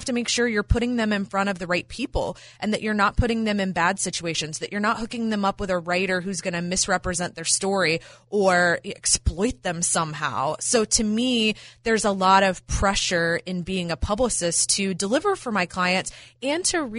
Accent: Atlanta, Georgia, United States; I grew up in Atlanta, a Braves fan. Saw them go, you know, from worst to first.

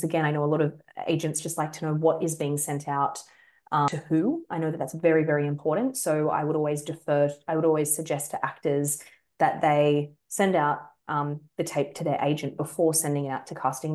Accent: Australia; as an Australian

